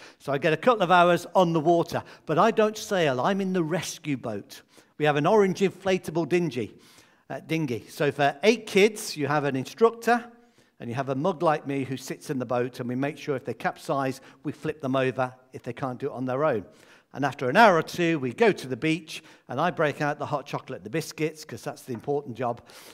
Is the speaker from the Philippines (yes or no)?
no; Midlands, United Kingdom; born there; Now, I was born in the Midlands, so I've been landlocked all my life. And coming down south, I enjoy being near the coast